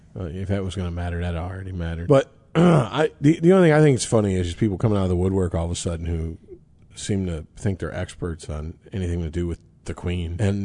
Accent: Canada; as you can tell by our accents, we're from Canada.

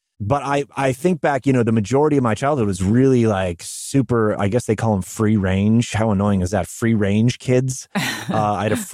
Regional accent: Chicopee, Massachusetts, United States; also born or lived in Longmeadow, Massachusetts; We moved to this from Chicopee, Massachusetts, which is a very blue collar town, to a more affluent part of Massachusetts, Longmeadow, Massachusetts.

